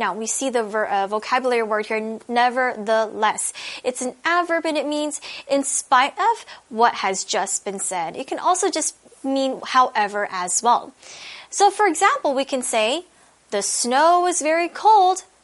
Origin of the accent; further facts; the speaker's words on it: Taiwan; my roommate and I share a bond because we both grew up in Taiwan. We both kind of share this connection of, you know, growing up in Taiwan and growing up with the same culture.